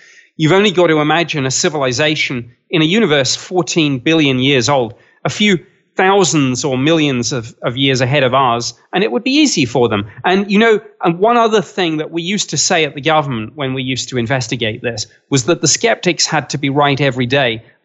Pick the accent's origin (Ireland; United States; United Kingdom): United Kingdom; accent: British; well, you're gonna have to get used to my British accent on this show.